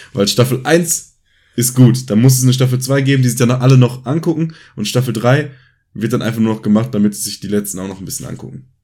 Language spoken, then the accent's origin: German; North Rhine-Westphalia, Germany; Und ich komme aus dem Ruhrgebiet und war noch nie da.